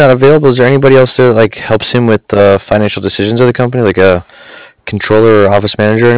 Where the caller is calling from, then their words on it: Cardiff, California, United States; I'm calling from Cardiff. It's Carddiff, like Frank Frank.